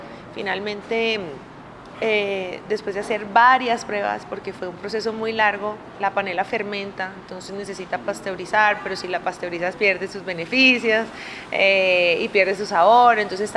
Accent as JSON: {"language": "Spanish", "country": "Colombia", "said": "como sommelier colombiana"}